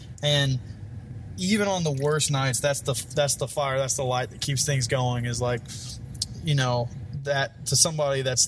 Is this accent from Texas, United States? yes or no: yes; Waco, Texas, United States; So I grew up in Waco, Texas, and I made my way out west to Lubbock to go to Texas Tech.